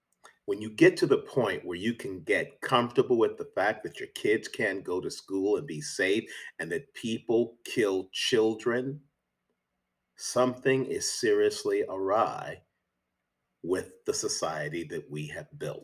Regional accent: St. Louis, Missouri, United States; I've been thinking today about my hometown of St. Louis, Missouri

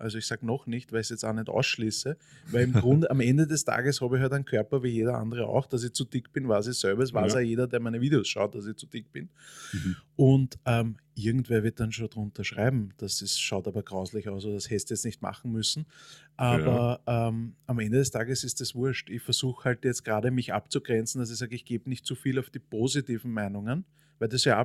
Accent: Vienna, Austria; war ich zum ersten Mal, auch wenn es jetzt blöd klingt, als Wiener spazieren am Zentralfriedhof.

